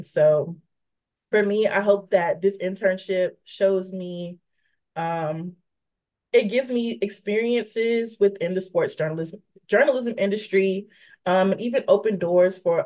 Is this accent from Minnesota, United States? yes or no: no; South Carolina, United States; For me personally, I'm from South Carolina, so.